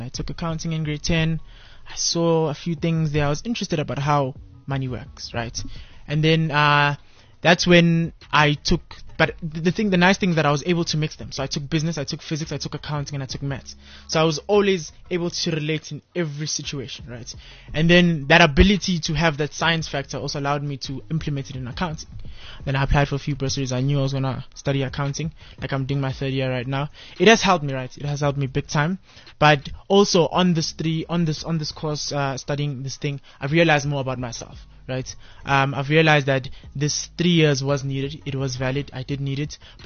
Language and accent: English; Kempton Park, Gauteng, South Africa; I'm from Norcombe Park, right? In the Kempton Park, yeah. I'm 21 years of age.